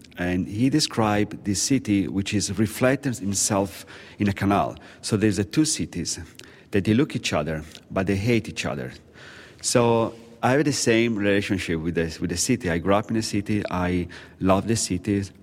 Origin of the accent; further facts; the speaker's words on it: Milan, Lombardy, Italy; Yeah, I come from Milan, which is famous to be foggy.